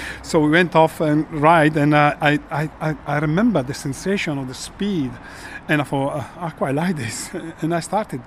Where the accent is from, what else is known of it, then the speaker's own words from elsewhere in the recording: Varese, Lombardy, Italy; now in Oxfordshire, United Kingdom; I grew up near Varese, so just below the mountains. North Milan, although my family originally is from Romagna, so near Pantani specifically, so the blood is there from that area. I grew up there cycling